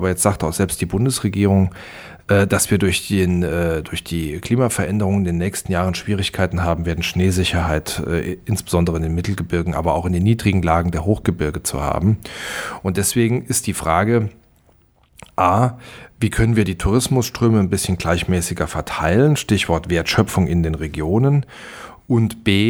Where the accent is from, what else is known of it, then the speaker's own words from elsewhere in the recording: Saarland, Germany; Ich habe mich nie nur auf meine Heimatregion versteift.